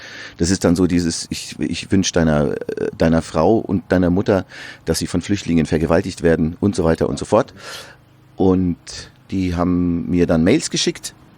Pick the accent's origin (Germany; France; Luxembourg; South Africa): Germany; Amberg, Bavaria; in meiner Heimat in der Oberpfalz in Amberg.